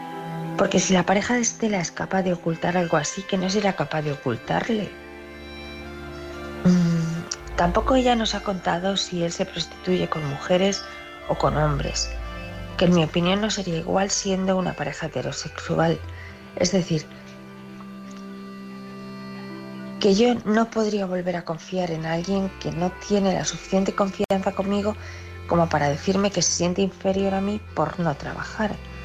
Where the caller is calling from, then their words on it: Ciudad Real, Castilla-La Mancha, Spain; de Ciudad Real.